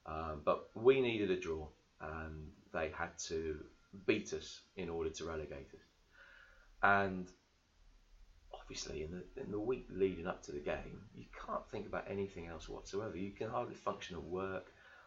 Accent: Birmingham, West Midlands, United Kingdom; also born or lived in West Country, England; But I moved away when I was just after 18 months old. My dad worked in the power industry. He'd been working in the Bristol area, and he relocated, got an office job out of grid control and went to Birmingham.

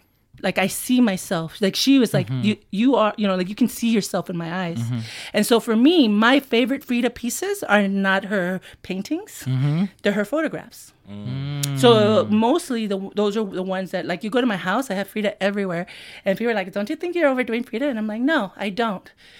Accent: San Antonio, Texas, United States; I grew up not proud of being Mexicana, right? I was a Tex-Mex, you know, Tejana.

